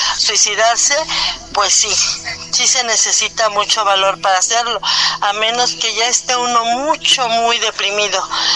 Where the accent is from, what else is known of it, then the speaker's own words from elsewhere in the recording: Mexico City, Mexico; de la Ciudad de México